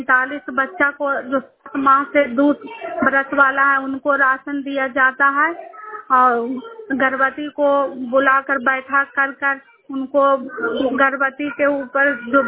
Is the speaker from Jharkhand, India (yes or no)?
no; Harnaut, Bihar, India; मेरा नाम हरनौद प्रखंड के रहने वाली हूँ, पचौड़ा पंचायत की हूँ, नालंदा जिला के।